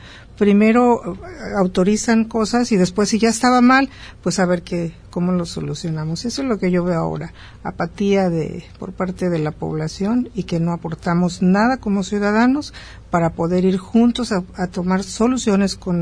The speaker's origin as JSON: {"language": "Spanish", "town": "Bucerías", "region": "Nayarit", "country": "Mexico", "said": "yo soy de Bucerías"}